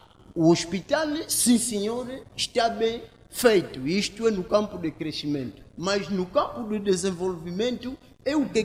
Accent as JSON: {"language": "Portuguese", "country": "Angola", "said": "nós, como angolanos, vivemos normalmente"}